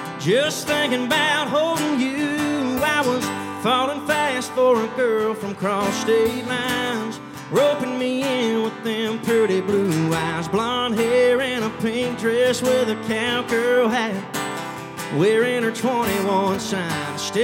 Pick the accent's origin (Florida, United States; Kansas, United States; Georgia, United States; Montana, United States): Georgia, United States; Savannah; Again, folks … I'm from Savannah, Georgia. And it's a long ways from here.